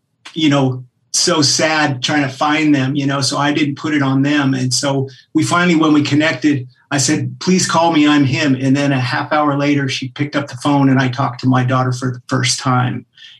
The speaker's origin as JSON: {"language": "English", "town": "Anchorage", "region": "Alaska", "country": "United States", "tie": "born or raised there", "said": "I grew up in Anchorage, Alaska of all."}